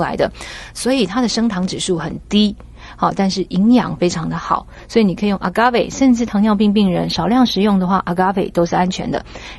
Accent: Taiwan; 我们台湾人把它叫黑糖，那个从中国来的朋友就会叫红糖

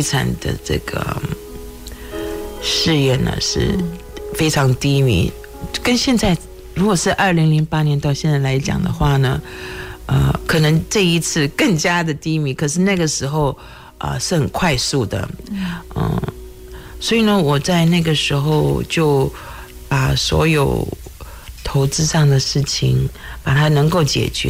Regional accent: Taiwan; now in United States; 我觉得我们在台湾来的时候，从台湾来的都是被筛选过的

